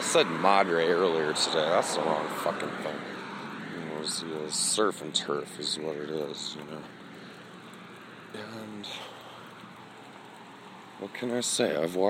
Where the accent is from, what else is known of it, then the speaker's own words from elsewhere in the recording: San Diego, California, United States; I grew up in San Diego.